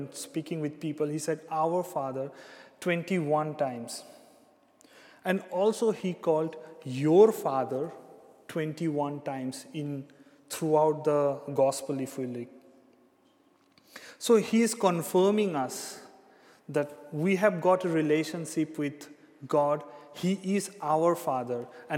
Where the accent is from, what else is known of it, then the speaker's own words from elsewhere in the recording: India; English is a second language; moved away as an adult; now in Zeist, Netherlands; I come all the way from India. Of course, today I'm not coming from India. I live in Zeist.